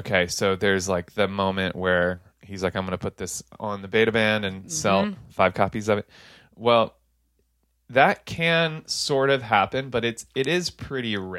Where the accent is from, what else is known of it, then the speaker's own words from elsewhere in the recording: Jacksonville, Florida, United States; 904 is Jacksonville, Florida, my hometown.